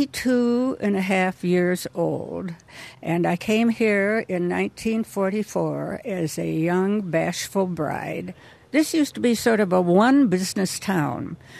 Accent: Sioux Falls, South Dakota, United States; I'm from Sioux Falls, South Dakota. It's my hometown.

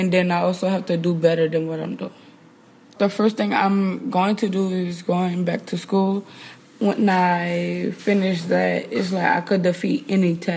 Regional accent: New Orleans, Louisiana, United States; I'm 21 years old, and I'm from New Orleans, Louisiana.

